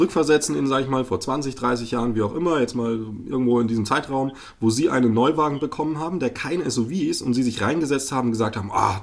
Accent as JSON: {"language": "German", "region": "Bavaria", "country": "Germany", "said": "ich komme aus dem Frankenland"}